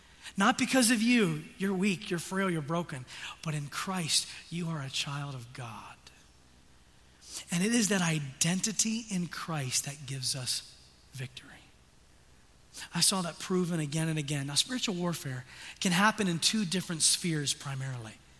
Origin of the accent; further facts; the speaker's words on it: Tanzania; now in United States; Many of you know I grew up in Tanzania, East Africa as an MK. It's my home.